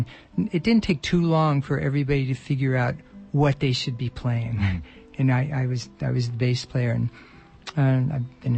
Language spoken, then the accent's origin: English; Sacramento, California, United States; also born or lived in Oakland; I was born in Oakland, California, and my dad was a musician, and I lived in a bunch of little towns because he played clubs, and then we settled pretty early on in my life in Sacramento